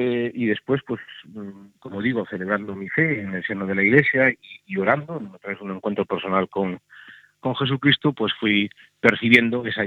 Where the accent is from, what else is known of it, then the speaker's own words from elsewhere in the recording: Santander, Cantabria, Spain; born there; nací en Santander en 1971, así que tengo en estos momentos 46 años.